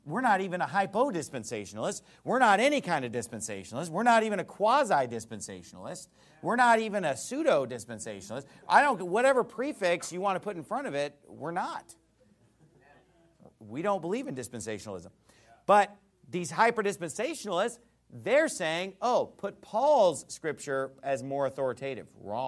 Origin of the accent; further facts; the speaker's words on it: California, United States; I'm from California. Or they had a similar background to me. Oh, you grew up in Christian school? I grew up in Christian school, too.